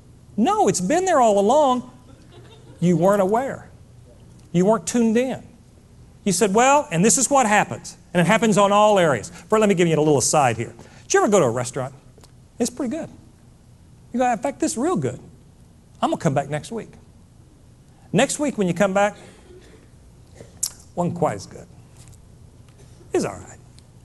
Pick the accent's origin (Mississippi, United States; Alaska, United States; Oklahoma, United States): Oklahoma, United States; You know, folks, I grew up in Oklahoma